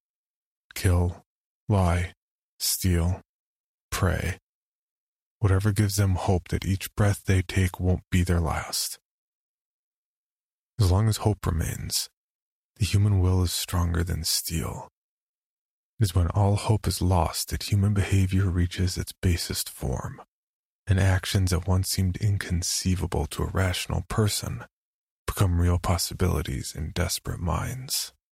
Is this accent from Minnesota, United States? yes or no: yes; Minnesota, United States; For those who don't know, I'm a Minnesotan. I've lived here my entire life. I guess I'm just getting better at hiding my long O's.